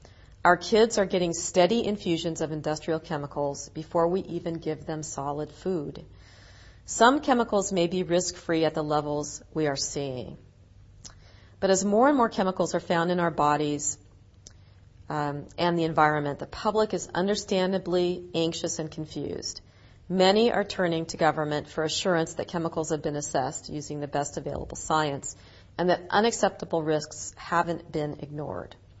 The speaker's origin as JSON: {"language": "English", "region": "Oregon", "country": "United States", "said": "My home state of Oregon, unfortunately, was unable to get a ban through the legislature"}